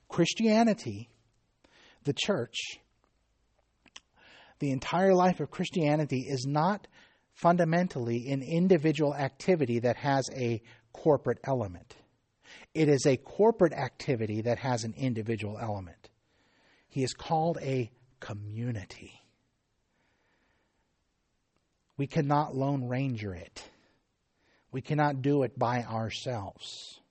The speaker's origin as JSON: {"language": "English", "region": "Texas", "country": "United States", "said": "I come from Texas where if you are driving around out in the country and you don't at least raise your finger to the passing car, you've committed a cardinal offense"}